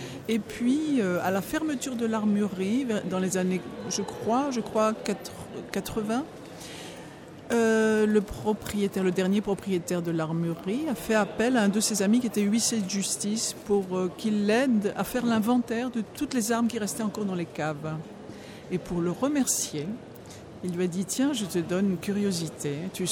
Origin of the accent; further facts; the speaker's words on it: Liège, Wallonia, Belgium; Je crois que j'appartiens plutôt à ma ville natale, qui est Liège, qui dégage un sentiment d'appartenance très fort.